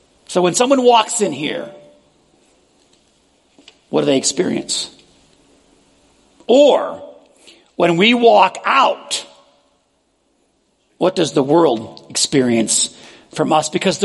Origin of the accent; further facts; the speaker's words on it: New York, United States; I grew up in New York. The first time I went to the South, I was 8 years old.